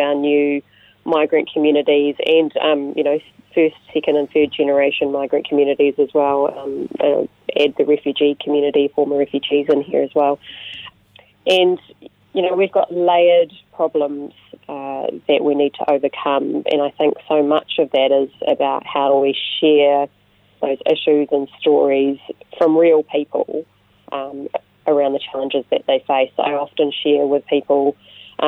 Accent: Manawatū-Whanganui, New Zealand; quite clearly you can hear from my accent, born and bred in the Manawatū, second generation

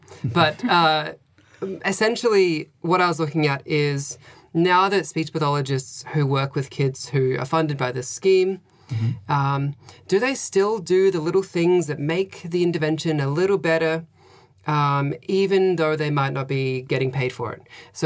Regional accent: Australia; I'm Australian, so I'm from Australia. And so I have a background in speech pathology practice in Australia.

